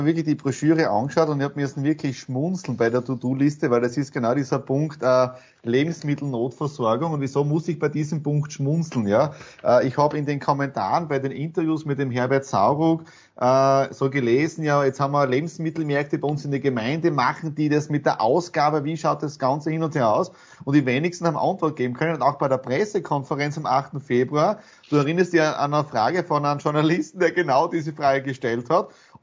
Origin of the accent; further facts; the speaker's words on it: Bad Radkersburg, Styria, Austria; Ich komme ja aus Rackersburg, also unten in der kleinen Feuerwehr Grobarten.